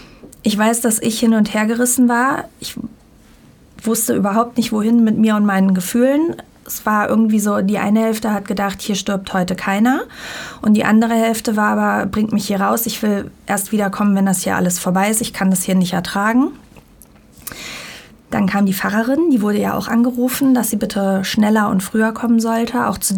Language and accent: German; Bonn, North Rhine-Westphalia, Germany; Wir kommen aus Bonn.